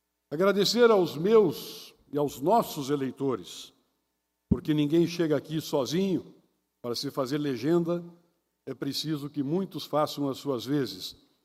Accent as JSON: {"language": "Portuguese", "region": "Santa Catarina", "country": "Brazil", "tie": "born or raised there", "also_born_or_lived": "Rio Grande do Sul", "said": "Minha certidão de nascimento é do Rio Grande do Sul, mas o meu coração, culturalmente ligado à minha terra natal, está fincado aqui, neste território catarinense."}